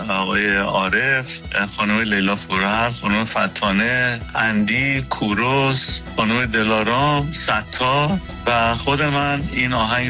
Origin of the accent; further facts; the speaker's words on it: Iran; moved away; اجباراً من از ایران خارج شدم، اومدم به دبی